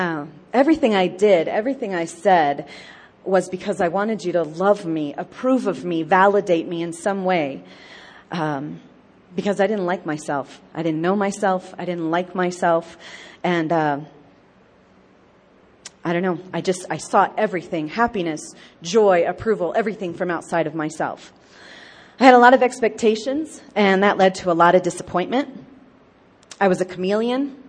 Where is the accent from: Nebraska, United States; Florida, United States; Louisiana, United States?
Nebraska, United States; also born or lived in Denver; I moved away from Denver last November back to my hometown in my home state of Nebraska, and I lived here for 4 years.